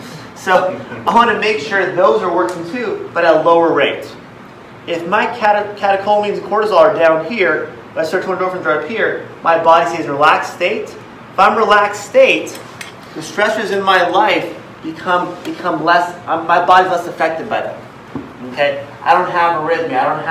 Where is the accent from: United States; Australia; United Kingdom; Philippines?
Philippines; I'm Filipino, but I'm doing martial arts.